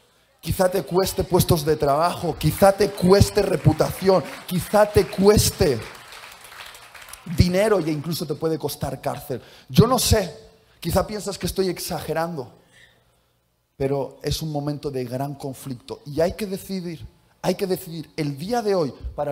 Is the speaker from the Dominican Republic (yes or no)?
yes; Dominican Republic; Ah, no, yo soy de la República Dominicana.